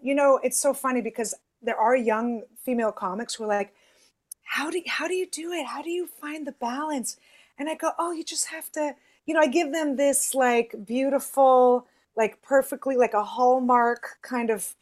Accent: San Francisco, California, United States; And then I grew up in San Francisco. I mean, legally, you have to have 5 Asian friends.

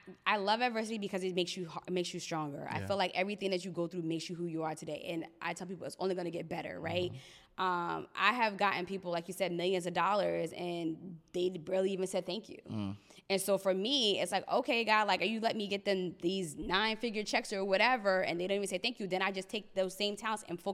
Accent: New Jersey, United States; And he's just, and we're from Jersey, so most people don't let people in.

